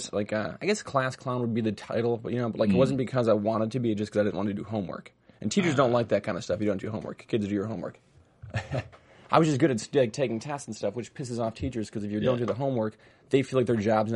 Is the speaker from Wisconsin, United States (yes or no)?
yes; Waukesha, Wisconsin, United States; Yeah. I'm from the Midwest. I'm from, like, the most white place you can possibly be, Waukesha, Wisconsin.